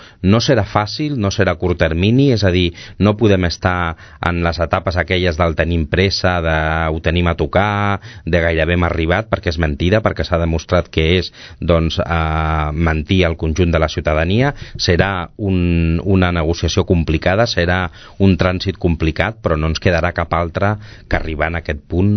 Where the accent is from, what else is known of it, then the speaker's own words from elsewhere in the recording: Torreromeu, Catalonia, Spain; Jo sóc fill de Torreromeu, que vostès coneixen el barri, és un barri eminentment castellanoparlant.